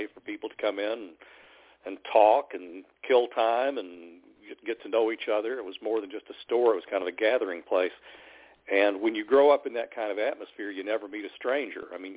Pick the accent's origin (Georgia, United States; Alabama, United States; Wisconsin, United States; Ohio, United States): Alabama, United States; Bryant; About 30 miles from Chattanooga in the northeast corner of Alabama, a little place called Bryant, which is the northeastern tip of Jackson County. Scottsboro, of course, is the county seat. And that's where I grew up, in my family's grocery store.